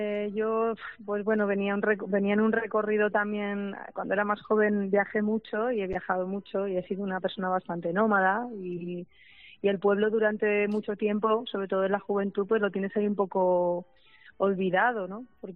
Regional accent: Bogarra, Castilla-La Mancha, Spain; Sí, en mi pueblo se llama Bogarra, es de la sierra del Segura.

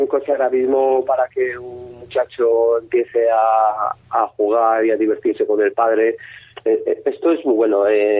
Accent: Spain; Somos un total de 180 pilotos. 35 de ellos somos españoles.

